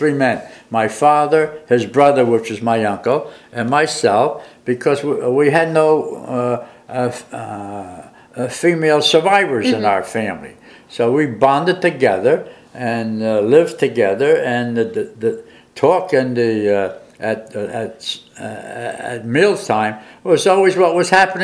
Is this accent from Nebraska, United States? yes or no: no; Paterson, New Jersey, United States; I grew up during the Great Depression